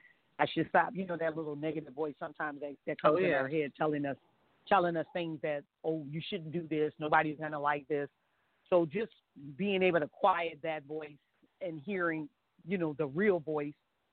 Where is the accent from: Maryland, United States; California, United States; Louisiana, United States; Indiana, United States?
Louisiana, United States; New Orleans; I'm from New Orleans, born and raised in New Orleans.